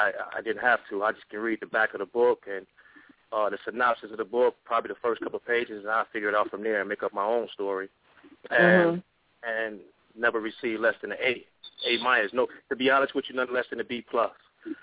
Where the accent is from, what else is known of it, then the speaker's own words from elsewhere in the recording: Chicago, Illinois, United States; I'm from Chicago, and I was, you know, hitting the highway like many of my peers that was in the game at the time.